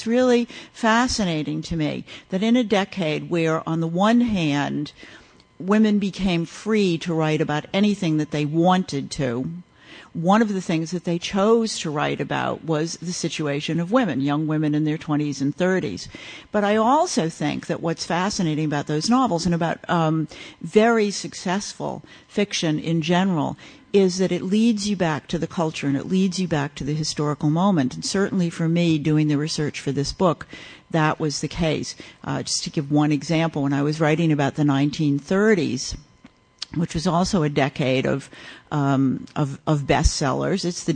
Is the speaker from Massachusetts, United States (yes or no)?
yes; Boston, Massachusetts, United States; And I'm a Bostonian by birth. I grew up in the absolute heartland of American literature and culture.